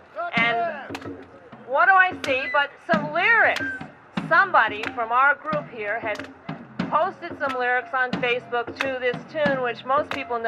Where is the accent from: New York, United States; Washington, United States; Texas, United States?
New York, United States; I'm from Westchester/Rockland County.